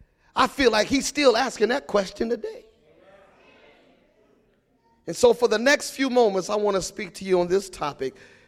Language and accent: English; Virginia, United States; I come from the East Coast, the state of Virginia, a state full of revival.